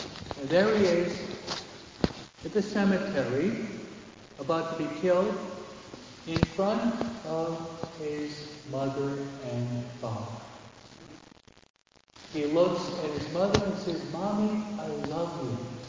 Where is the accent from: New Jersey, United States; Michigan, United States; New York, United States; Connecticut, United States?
Michigan, United States; born there; I was born in Michigan, okay? We call it Motown.